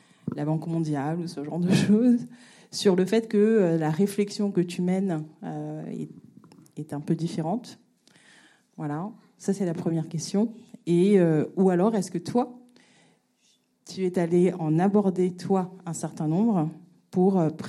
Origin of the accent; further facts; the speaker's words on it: Madagascar; moved away as an adult; now in France; J'ai grandi à Madagascar et je suis venue en France pour faire mes études. Madagascar qui fait donc partie des pays les moins avancés.